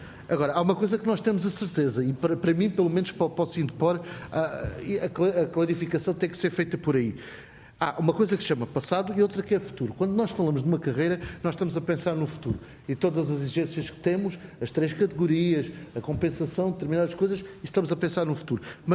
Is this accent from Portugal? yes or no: yes; Évora, Alentejo, Portugal; eu sou de Évora, sou um provinciano